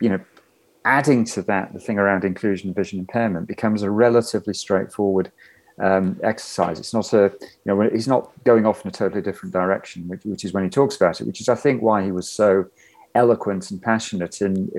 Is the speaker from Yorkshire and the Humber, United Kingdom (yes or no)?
yes; Yorkshire and the Humber, United Kingdom; I apologise for this as a Yorkshireman